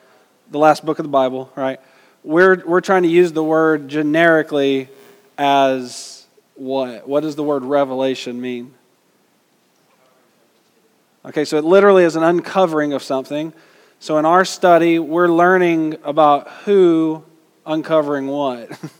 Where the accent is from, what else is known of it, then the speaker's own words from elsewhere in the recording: Georgia, United States; Like, I'm from Georgia.